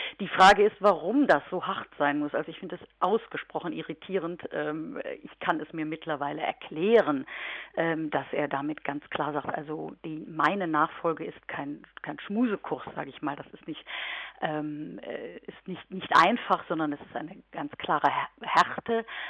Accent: Kempen, North Rhine-Westphalia, Germany; ich komme ja aus Kempen hier am Niederrhein

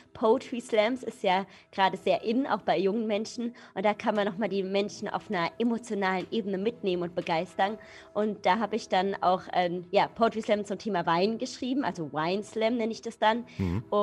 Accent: Hesse, Germany; ich war 2018 bis 2019 Bergstreßer Gebietsweinkönigin, also an der hessischen Bergstraße, wo ich herkomme. Und da, auch da gibt es natürlich eine Hintergrundgeschichte. Ich komme aus einer Winzerfamilie.

